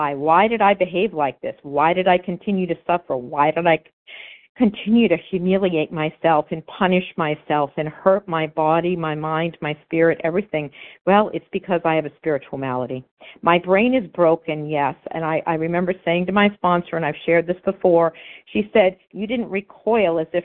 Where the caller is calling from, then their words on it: Florida, United States; I live in New Hampshire, but I'm currently hailing from Florida, which I'm very grateful for.